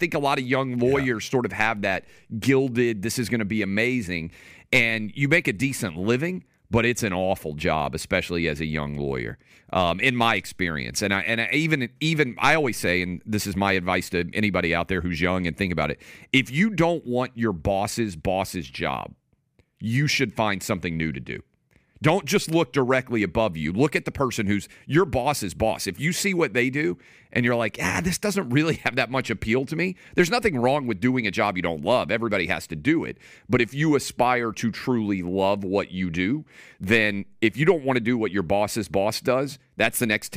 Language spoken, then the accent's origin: English; Nashville, Tennessee, United States; also born or lived in U.S. Virgin Islands; I grew up in Nashville, went to George Washington in D.C., went to Vanderbilt Law School, graduated, moved to the Caribbean.